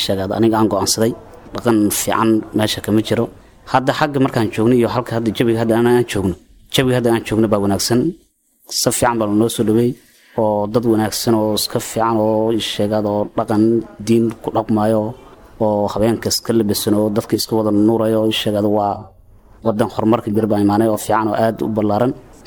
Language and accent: Somali; Jana Abdalla, Lower Juba, Somalia; waxaan ka imaaday deegaanka Jana Abdalla